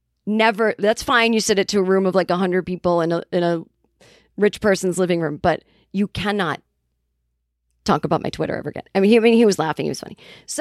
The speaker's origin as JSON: {"language": "English", "region": "Massachusetts", "country": "United States", "accent": "Boston", "said": "And then we started talking in our Boston accents."}